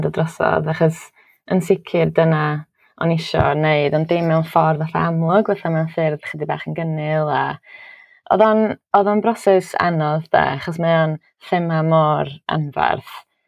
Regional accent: Wales, United Kingdom; dwi'n gwybod pwy dwi'n Cymraes

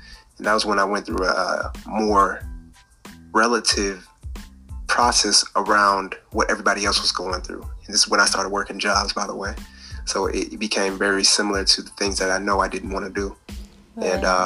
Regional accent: Sacramento, California, United States; now in Detroit, United States; So I'm in Detroit, and I came from California, Sacramento, in the Bay Area.

